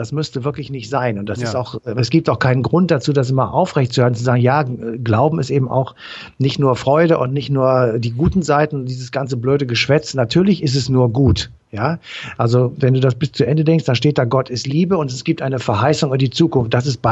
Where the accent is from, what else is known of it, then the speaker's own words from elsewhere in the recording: Cologne, North Rhine-Westphalia, Germany; Als Kölner muss ich sagen